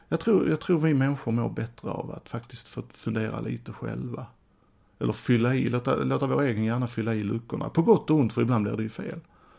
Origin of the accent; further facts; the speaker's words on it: Sweden; och den kände av att jag var från Sverige.